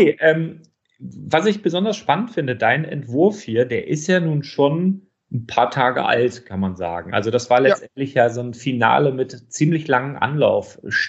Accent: Northern Germany, Germany; ich komme aus Norddeutschland

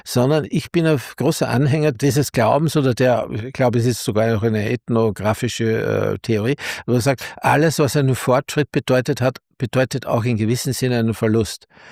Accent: Salzburg, Austria; born or raised there

